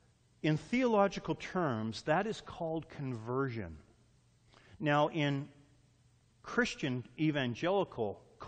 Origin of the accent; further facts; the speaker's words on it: Canada; And I have two Thanksgivings because I'm Canadian.